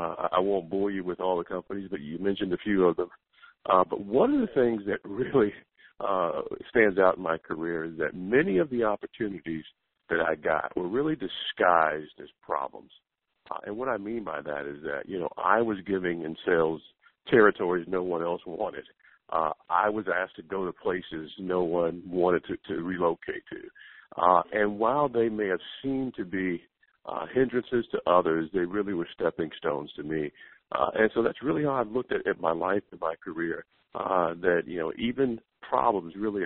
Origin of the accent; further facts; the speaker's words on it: Cleveland, Ohio, United States; I grew up in Cleveland, Ohio, a child of the 60s, so I came of age during the civil rights movement.